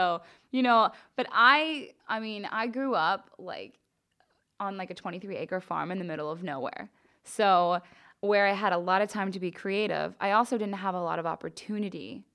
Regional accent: Oregon, United States; also born or lived in Pennsylvania; Oregon. Well, I was born in PA.

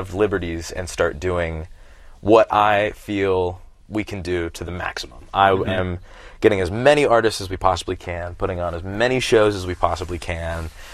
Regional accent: Sacramento, California, United States; we're starting top of California in Sacramento, my hometown.

